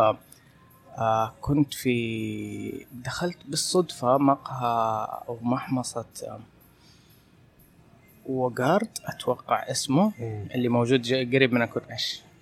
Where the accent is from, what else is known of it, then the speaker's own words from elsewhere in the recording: Jeddah, Makkah Province, Saudi Arabia; كان عندنا في جدة